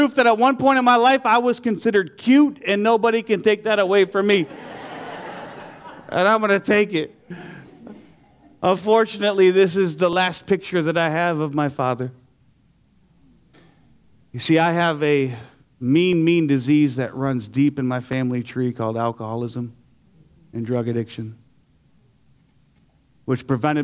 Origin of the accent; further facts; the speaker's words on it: Detroit, Michigan, United States; I'm from Detroit, Michigan.